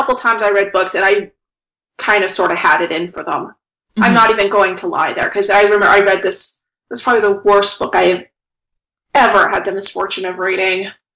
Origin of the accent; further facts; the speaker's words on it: Midwest, United States; I am from the Midwest.